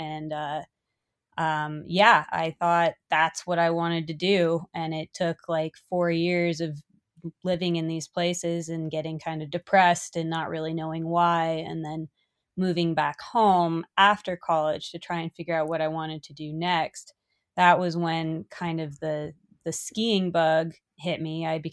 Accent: Golden, Colorado, United States; Yeah, I grew up in Golden, Colorado, and my parents, my dad grew up in Chicago.

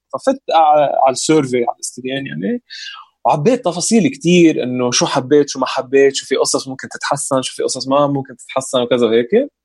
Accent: Lebanon; ما عرفت انا لبناني

